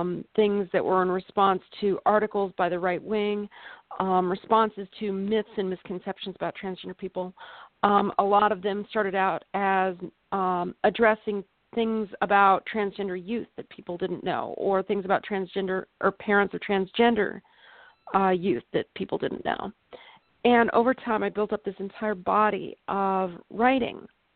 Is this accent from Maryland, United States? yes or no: no; Phoenix, Arizona, United States; So I grew up in Phoenix, Arizona, near Luke Air Force Base. I always wanted to be a pilot.